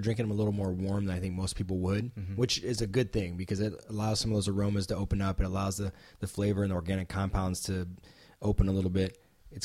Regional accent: Midwest, United States; Well, growing up in the Midwest, I mean, we used to eat butter on our corn all the time.

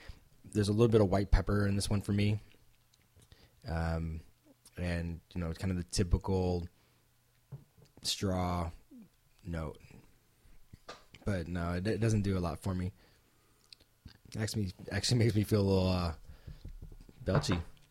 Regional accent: Midwest, United States; Well, growing up in the Midwest, I mean, we used to eat butter on our corn all the time.

